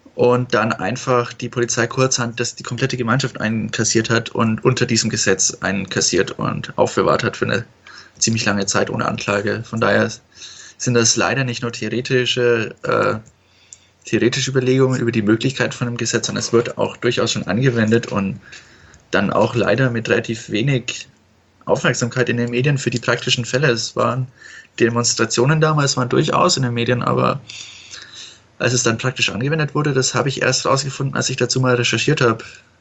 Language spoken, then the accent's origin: German; Bavaria, Germany; wenn man aufgewachsen ist im Bundesland Bayern